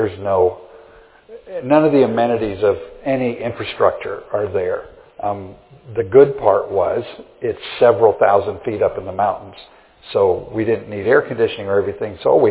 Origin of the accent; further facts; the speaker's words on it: United States; when you live in a place that doesn't have all the conveniences of where I grew up here in the States, it takes time to live.